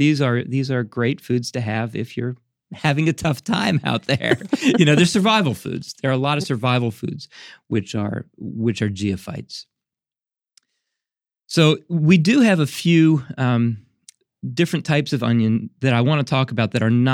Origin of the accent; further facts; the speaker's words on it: Philadelphia, Pennsylvania, United States; I'm from Philly originally, so onions in a cheesesteak.